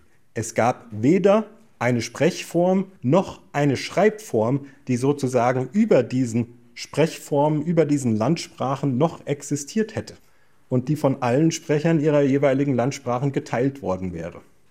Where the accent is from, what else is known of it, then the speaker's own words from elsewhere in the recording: Hesse, Germany; born there; Lasse das als gebürtiger Hesse mal unkommentiert.